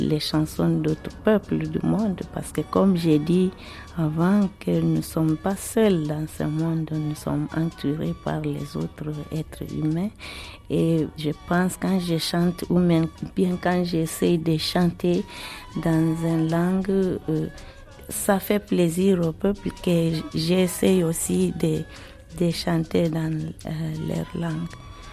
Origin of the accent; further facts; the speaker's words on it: South Africa; Moi, je viens d'un pays, l'Afrique du Sud en particulier, qui est très difficile pour nous.